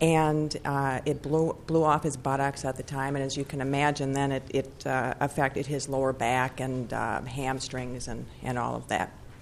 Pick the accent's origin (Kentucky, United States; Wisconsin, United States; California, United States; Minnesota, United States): Minnesota, United States; Burnsville; I'm from Burnsville, and I'm nervous again today.